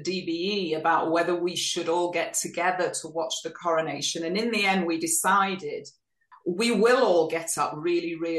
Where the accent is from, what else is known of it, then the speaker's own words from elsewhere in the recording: Yorkshire and the Humber, United Kingdom; now in Boise, United States; I am originally from Yorkshire in the north of England